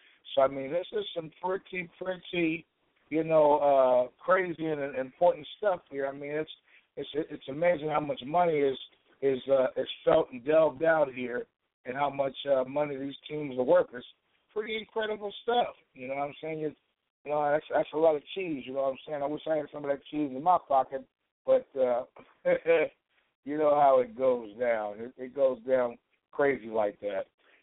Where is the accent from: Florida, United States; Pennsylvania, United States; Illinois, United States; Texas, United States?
Illinois, United States; Chicago; now in Portland, United States; I'm from Chicago, so yeah, I claim this to be Chicago Bulls too.